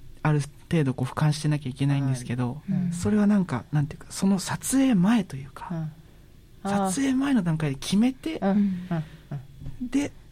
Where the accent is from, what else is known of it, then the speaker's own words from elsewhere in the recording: Yamanashi, Japan; now in Tokyo, Japan; 僕山梨県出身なんですけど、まあ、ある種田舎というか、